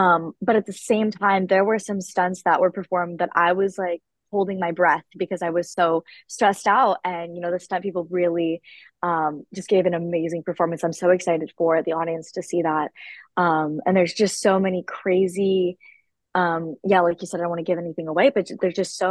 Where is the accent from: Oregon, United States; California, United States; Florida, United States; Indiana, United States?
California, United States; San Diego; Yeah, I'm from San Diego, from California, and I've worked out here all my life.